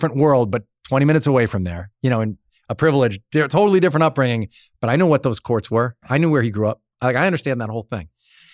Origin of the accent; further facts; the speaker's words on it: New York, United States; I'm from Long Island.